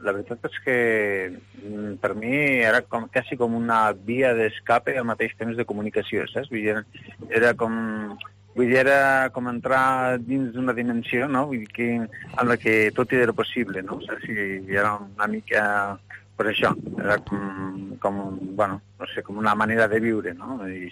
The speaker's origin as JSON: {"language": "Catalan", "town": "Benabarre", "region": "Aragon", "country": "Spain", "tie": "born there", "said": "Sí, bueno, jo pràcticament vaig néixer a Benavarri, però em sento lleidatà."}